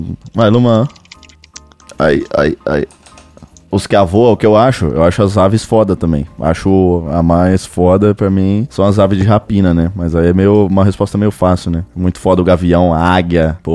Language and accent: Portuguese; São Paulo, Brazil; pô, eu sou de São Paulo, né, mano?